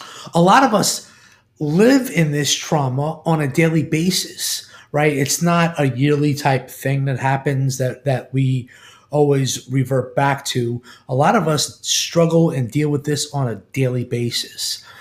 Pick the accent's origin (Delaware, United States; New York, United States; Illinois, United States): New York, United States; New York City; I was not part of the 9/11 tragedy as far as being in New York, but I am from New York City.